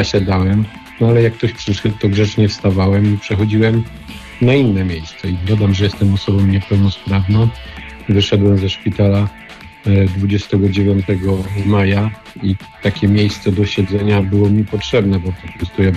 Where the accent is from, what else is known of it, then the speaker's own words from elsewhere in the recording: Szczecin, West Pomeranian Voivodeship, Poland; jestem ze Szczecina, stały słuchacz.